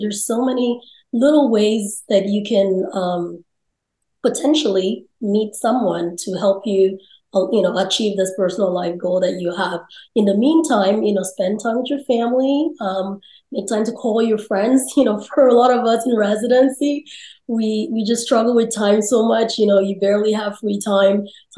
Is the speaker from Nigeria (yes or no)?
yes; Nigeria; now in United States; I'm originally from Nigeria. Before I immigrated to the US, we actually knew each other in Nigeria when I was younger, before I moved here.